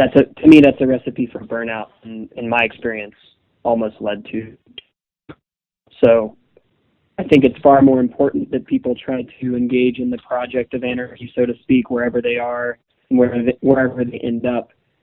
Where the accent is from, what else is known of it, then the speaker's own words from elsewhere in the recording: Richmond, Virginia, United States; now in Denver, United States; Yeah, I'm from Richmond, Virginia, but about 8 months ago moved to Denver, Colorado, which, at least to people in Richmond at times, is far closer to an anarchist Disney world than Richmond.